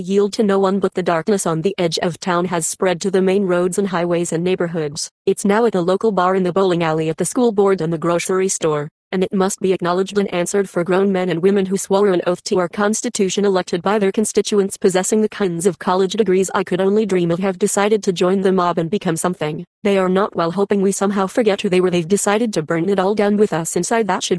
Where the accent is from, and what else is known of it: San Bernardino, California, United States; born or raised there; now in Denver, United States